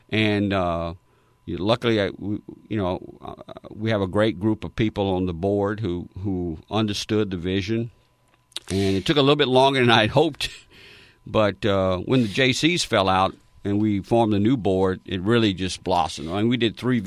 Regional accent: Crowley, Louisiana, United States; And we're both from Crowley.

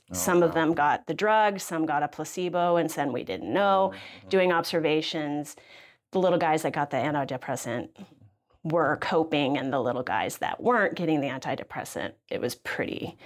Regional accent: Colorado, United States; I moved here from Colorado. I went to college in Colorado, got a degree in biology

